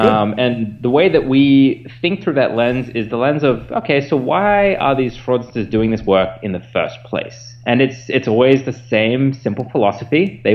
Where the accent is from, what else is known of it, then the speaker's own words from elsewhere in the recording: Australia; the analogy I use as an Australian, and we've been taught this from birth